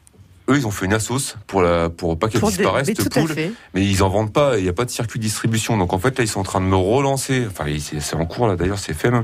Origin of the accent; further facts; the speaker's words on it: Lyon, Auvergne-Rhône-Alpes, France; Quand j'étais gamin, on habitait à Lyon et puis on avait un appart à Villard-de-Lans.